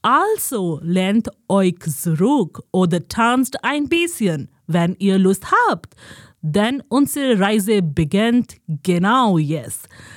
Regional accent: Gurugram, Haryana, India; German is a second language; moved away as an adult; also born or lived in Czech Republic; now in Austria; Ich komme ursprünglich aus Indien, aus der Stadt Gurugram, gleich neben Delhi. Nach meiner Hochzeit bin ich für die Arbeit in die Czech Republic gezogen und habe dort ein Jahr gelebt. Mhm. Und dann hat mich das Leben nach Österreich geführt.

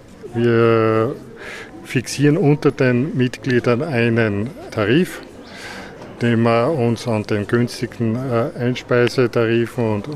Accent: Bad Ischl, Upper Austria, Austria; bin eben gebürtiger Ischler

